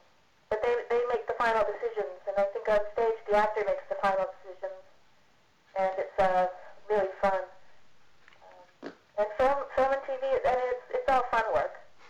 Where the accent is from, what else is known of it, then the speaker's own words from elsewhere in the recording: Canada; I was originally from Canada, and I started out, like, one of my first parts was on